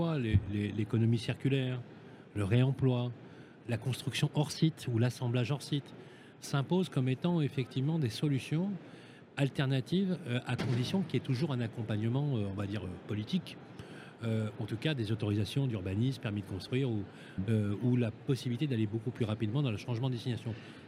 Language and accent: French; Lyon, Auvergne-Rhône-Alpes, France; Par Confluence, parce que moi je suis lyonnais.